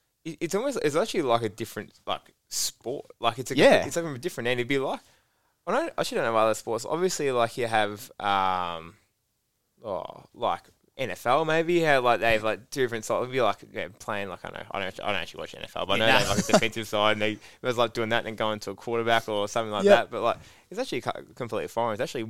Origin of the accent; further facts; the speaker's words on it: Coorup, Victoria, Australia; now in Melbourne, Australia; I'm from Coorup. So obviously in the Victoria over there. But he moved into Melbourne. And then when he was actually, the reason why I moved up to Melbourne was because of him